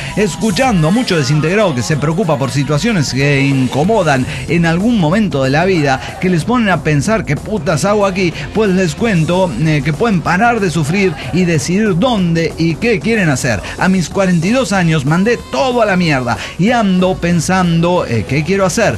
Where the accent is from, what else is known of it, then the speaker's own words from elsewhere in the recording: Colombia; en mi país, Colombia